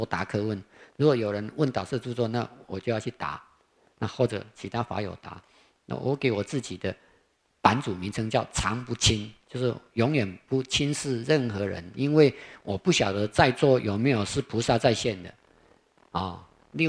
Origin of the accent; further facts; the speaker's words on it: Taiwan; 我们台湾话就是这棒最老